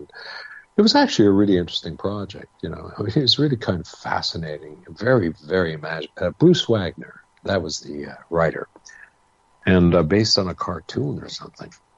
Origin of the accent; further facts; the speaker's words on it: Italy; English is a second language; now in Paris, France; You know, I come from Italy